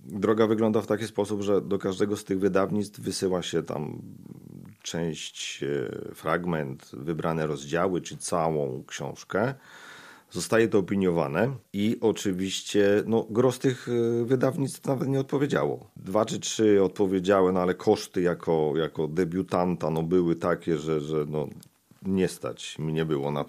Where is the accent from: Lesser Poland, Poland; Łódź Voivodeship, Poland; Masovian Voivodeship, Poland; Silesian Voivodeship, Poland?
Silesian Voivodeship, Poland; now in Rzeszów, Poland; bo ogólnie pochodzę ze Śląska. Po 2000 roku przyjechałem tutaj do Rzeszowa.